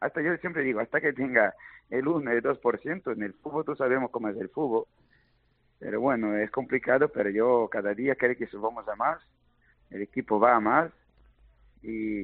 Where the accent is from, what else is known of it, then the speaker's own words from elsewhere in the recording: Rio Grande do Sul, Brazil; en Brasil yo vivo a 150 kilómetros de Argentina, ¿sabes? Yo soy ahí de la Pampa